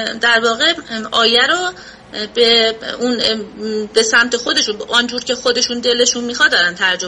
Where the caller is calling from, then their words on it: Iraq; از عراق هستم.